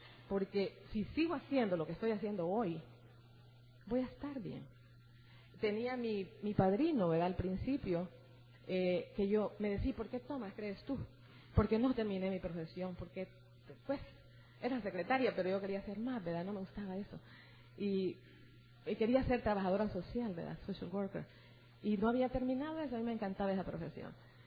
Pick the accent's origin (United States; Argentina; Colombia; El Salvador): El Salvador; Yo soy del Salvador